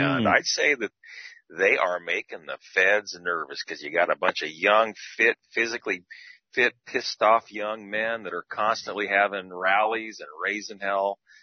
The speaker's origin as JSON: {"language": "English", "region": "North Dakota", "country": "United States", "also_born_or_lived": "Kentucky", "said": "Well, I'm from North Dakota, but I spent 20 years down around Kentucky, so I always pick it up."}